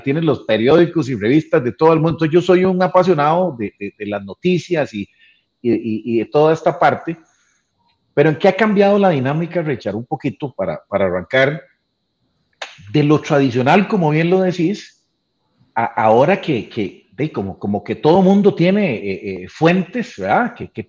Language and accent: Spanish; Limón, Costa Rica; Pues yo soy de Limón y el periódico llegaba tarde, ¿verdad?